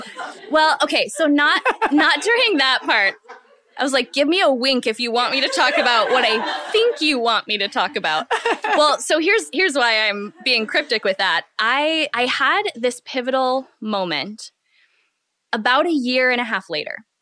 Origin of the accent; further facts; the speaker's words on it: United States; And I'm from the Midwest.